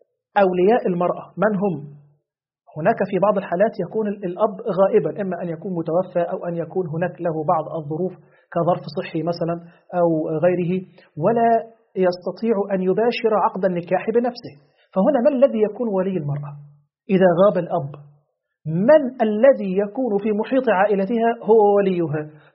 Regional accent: Egypt; لدينا مثلا عندنا في مصر وزارة العدل تنيب من يقوم بعقد الأنكحة

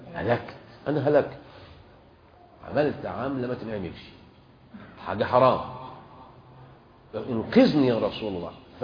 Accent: Saudi Arabia; عندنا في السعودية زنبيل، عندنا مقطف

